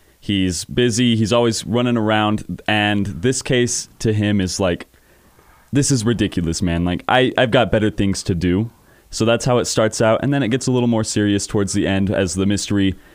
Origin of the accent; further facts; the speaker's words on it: Utah, United States; Yeah. So I am from Carbon County, grew up, graduated Carbon High School.